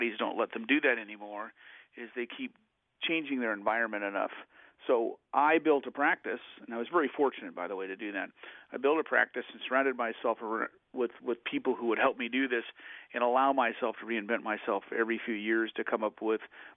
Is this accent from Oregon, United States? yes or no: yes; Oregon, United States; I grew up in Oregon. My father was a CPA.